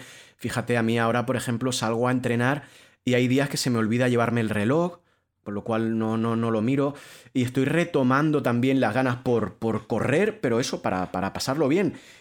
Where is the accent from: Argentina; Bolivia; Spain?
Spain; Guadix, Andalusia; yo soy de un pueblo pequeñito de Granada, soy de Guadix, no hay tradición periodística